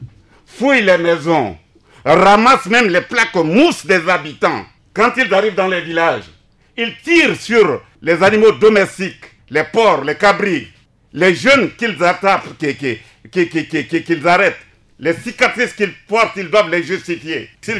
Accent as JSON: {"language": "French", "town": "Bogila", "region": "Ouham", "country": "Central African Republic", "said": "Mais je suis de Mère Souma de Bogila."}